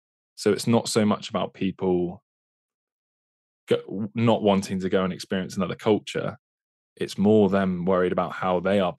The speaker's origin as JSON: {"language": "English", "town": "Oxford", "region": "South East England", "country": "United Kingdom", "said": "I'm from Oxford, and that's not even a small town. It's quite a reasonable sized city."}